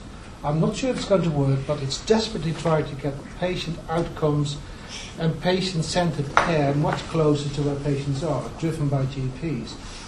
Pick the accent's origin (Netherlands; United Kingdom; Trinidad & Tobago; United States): Netherlands; English is a second language; I grew up in Holland, watched James Herriot.